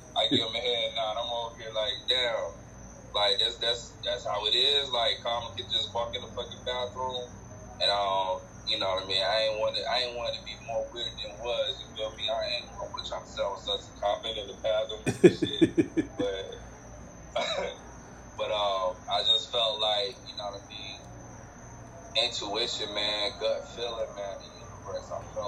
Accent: West Palm Beach, Florida, United States; now in Los Angeles, United States; I'm from West Palm Beach, Florida. That's West Palm Beach, Florida, and Riviera Beach. I was back and forth. You know what I mean? I moved to LA about 5 years ago now.

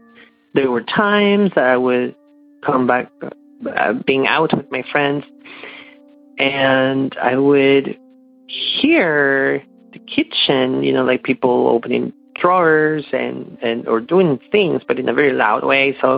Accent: Peru; now in Toronto, Canada; calling from Toronto, Canada. I'm going to tell you a story about my childhood. So I am Canadian, but I was born and raised in Peru in South America.

